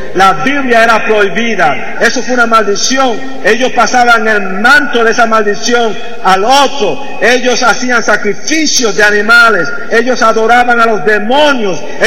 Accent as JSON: {"language": "Spanish", "region": "New York", "country": "United States", "tie": "born or raised there", "also_born_or_lived": "Puerto Rico", "said": "Nací en Puerto Rico y fui criado en Nueva York."}